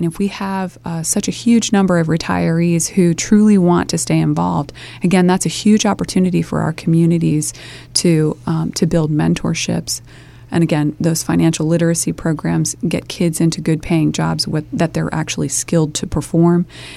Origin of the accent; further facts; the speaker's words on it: United States; I grew up in Sussex County after fraudulent activity resulted in the loss of my family home and all of our possessions as a child. And we moved to Sussex to rebuild.